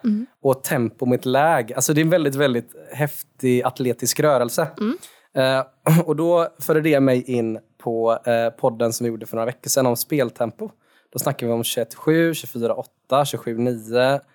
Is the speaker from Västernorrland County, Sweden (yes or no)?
no; Gothenburg, Västra Götaland County, Sweden; Jag är uppvuxen på Delsjön.